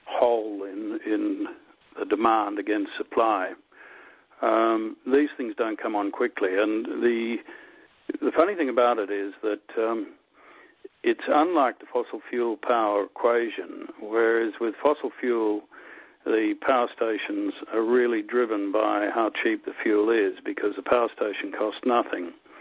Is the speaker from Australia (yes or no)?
yes; Australia; I'm an Australian.